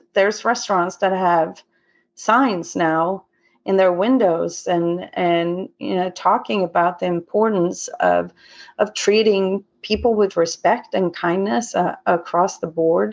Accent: Sweden; now in Dunedin, New Zealand; I'm from Sweden originally. So I have some friends and family coming from Sweden

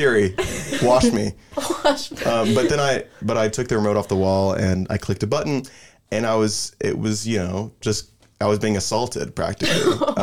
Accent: Arkansas, United States; For me, you know, I come from Arkansas. We just use kind of our hands in the river to clean ourselves.

